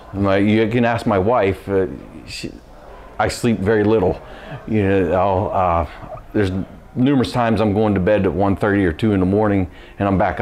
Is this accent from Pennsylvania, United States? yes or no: yes; Beaver, Pennsylvania, United States; Beaver, Pennsylvania.